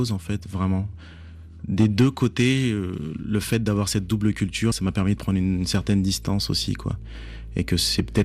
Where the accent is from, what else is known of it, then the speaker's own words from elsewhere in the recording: Ouagadougou, Centre, Burkina Faso; now in Paris, France; Ouaga, parce que j'ai grandi à Ouaga et que je pense que c'est la période de ma vie qui m'a le plus marqué.